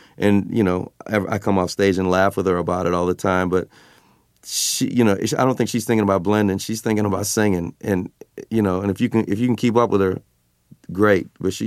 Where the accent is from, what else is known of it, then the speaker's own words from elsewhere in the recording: the South, United States; We're both from the South.